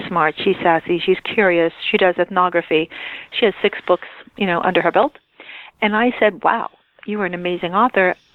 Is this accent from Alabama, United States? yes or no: no; New York, United States; Indeed, I'm a New Yorker, now transplanted Californian